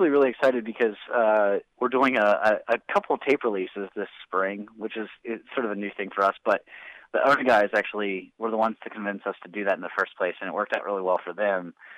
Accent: West Virginia, United States; here we are, we're from West Virginia, and there's a lot of talent here.

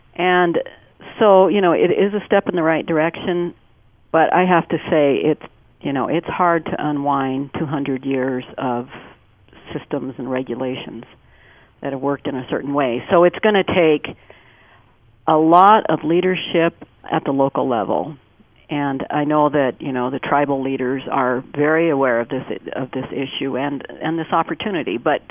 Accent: Pine Ridge Reservation, South Dakota, United States; I'm from the Pine Ridge Reservation, as the listeners may know, but we started a nonprofit there to help people get into home ownership.

